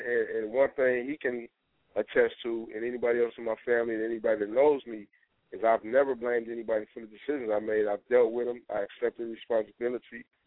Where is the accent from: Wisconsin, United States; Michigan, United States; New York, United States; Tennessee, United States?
Michigan, United States; Detroit; Yeah, well, I'm from Detroit.